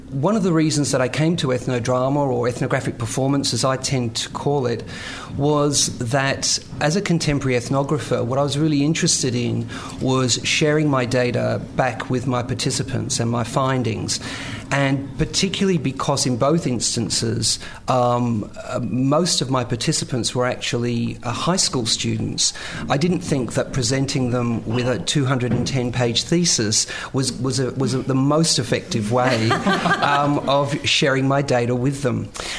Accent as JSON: {"language": "English", "country": "Australia", "said": "as you can tell from the accent, I'm not a local. I'm from Australia"}